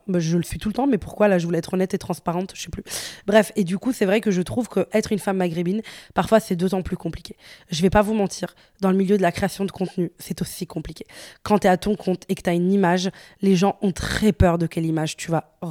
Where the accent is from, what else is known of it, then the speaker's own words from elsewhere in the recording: Morocco; moi pour ceux qui se demandent, je suis marocaine